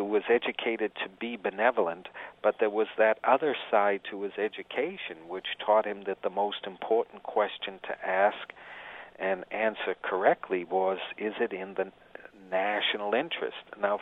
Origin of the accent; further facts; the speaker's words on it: United States; Now, I say this as an American keenly aware that we haven't come to terms with the Vietnam War